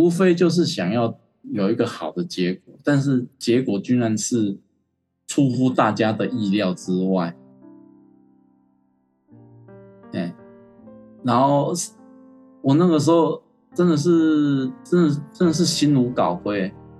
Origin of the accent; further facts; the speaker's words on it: Taiwan; 就我们台湾话就叫嘴丘啦